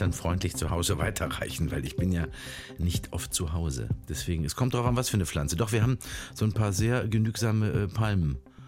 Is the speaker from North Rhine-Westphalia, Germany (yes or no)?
yes; Dortmund, North Rhine-Westphalia, Germany; Wenn man als kleiner Junge in Dortmund aufwächst, dann wird man Borusse.